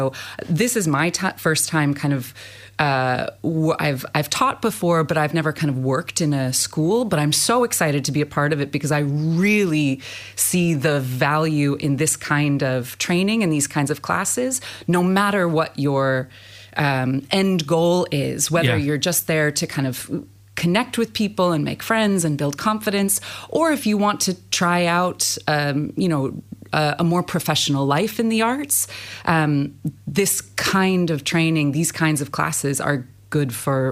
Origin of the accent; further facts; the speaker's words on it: New Hampshire, United States; moved away as an adult; also born or lived in New York; now in Ireland; Yeah, I'm from New Hampshire. I studied acting. I lived in New York for a long time and have been here in Ireland for about 5 years.